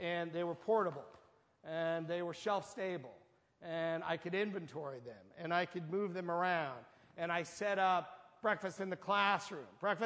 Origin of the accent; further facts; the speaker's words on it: New Orleans, Louisiana, United States; I grew up in New Orleans, and I went to all of the best Jesuit schools there.